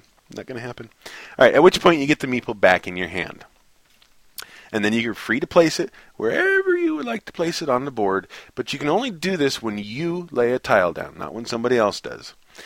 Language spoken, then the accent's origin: English; United States; And if you're French, just forgive my pronunciation, because I'm American, and I don't care.